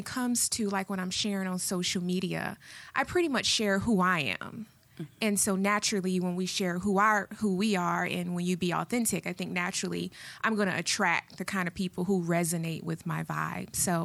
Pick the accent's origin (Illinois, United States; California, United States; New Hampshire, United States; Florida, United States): Florida, United States; Kissimmee; also born or lived in Miami, United States; And from there, when I was about 11 or so, I moved to Kissimmee, Florida.